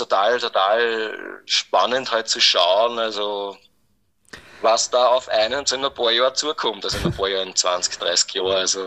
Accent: Austria; als Österreicher

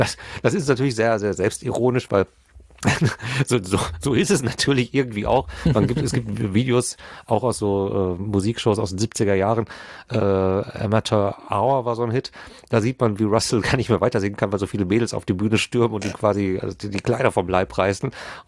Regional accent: North Rhine-Westphalia, Germany; wir kommen aus dem Pott

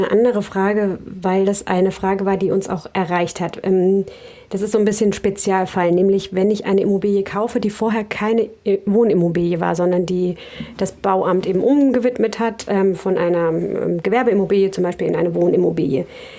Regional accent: Lübeck, Schleswig-Holstein, Germany; ich komme aus Lübeck.

